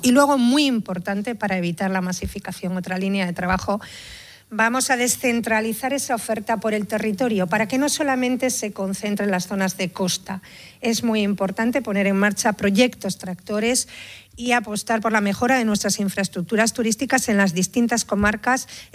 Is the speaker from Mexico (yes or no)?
no; Cantabria, Spain; en el interés general de mi tierra, de los cántabros.